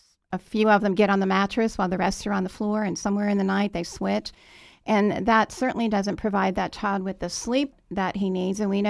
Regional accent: Washington, District of Columbia, United States; I grew up in the Washington, D.C. area, and on Sunday afternoons, I used to rock abandoned babies at D.C. General Hospital.

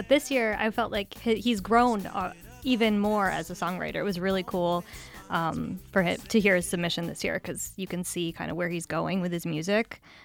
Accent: Brockport, New York, United States; I grew up here. I grew up in Brockport, and I started doing music in Rochester when I was like 13.

